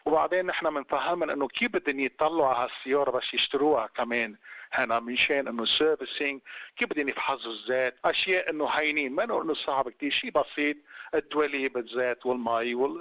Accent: Lebanon; now in Sydney, Australia; نحن لبناني ومحكي عربي

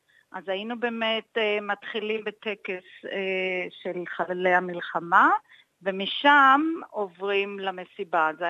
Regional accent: Mishmar HaNegev, Southern District, Israel; אני מקיבוץ משמר הנגב, שזה ליד באר שבע.

